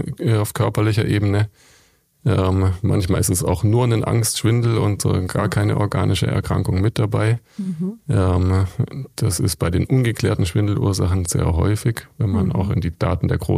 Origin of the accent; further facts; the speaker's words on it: Stuttgart, Baden-Württemberg, Germany; ich komme ja aus Stuttgart